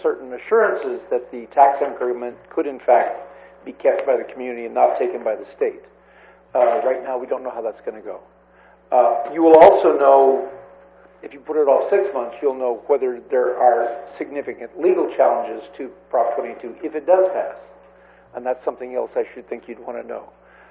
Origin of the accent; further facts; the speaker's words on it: Nipomo, California, United States; I'm from Napomo.